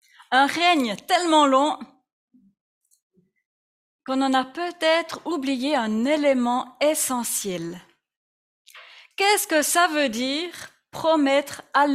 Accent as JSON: {"language": "French", "country": "Switzerland", "said": "Moi, en tant que Suisse, en tant que libre, j'ai des autorités, mais c'est pas des rois."}